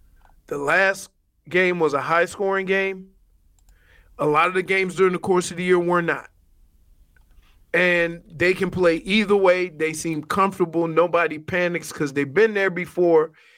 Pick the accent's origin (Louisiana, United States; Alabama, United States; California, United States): Louisiana, United States; New Orleans; Growing up in the Ninth Ward, I had two advantages.